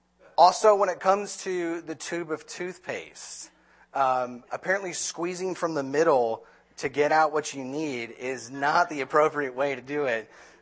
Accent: New Jersey, United States; But I'm originally from New Jersey, so you all will have to suffer through the ramblings of a Yankee.

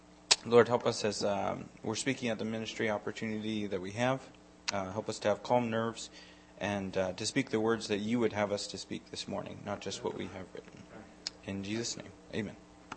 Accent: Madison County, Virginia, United States; So I grew up in Virginia, about 2 hours north of here in Madison County, Virginia.

